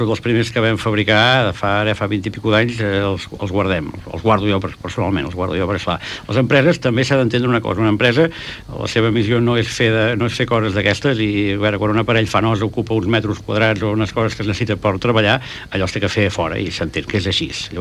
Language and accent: Catalan; Arenys de Munt, Catalonia, Spain; jo soc d'Arenys, bueno, no fill, net, d'Arenys d'Amunt